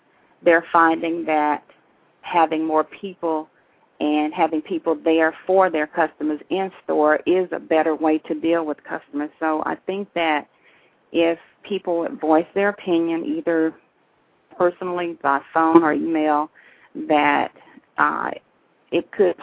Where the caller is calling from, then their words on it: Latonia, Georgia, United States; I'm calling from Latonia, Georgia.